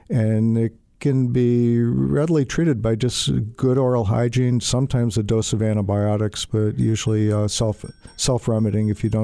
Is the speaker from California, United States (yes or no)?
no; Buffalo, New York, United States; Well, went to dental school in my hometown, Buffalo, New York, SUNY Buffalo, which is now called University at Buffalo.